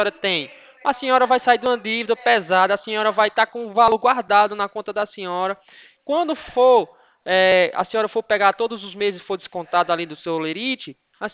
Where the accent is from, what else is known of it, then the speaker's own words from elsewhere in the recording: Ouricuri, Pernambuco, Brazil; now in São Paulo, Brazil; Eu sou de Oricuri, mas não moro lá não. Eu moro em São Paulo, faço faculdade, né?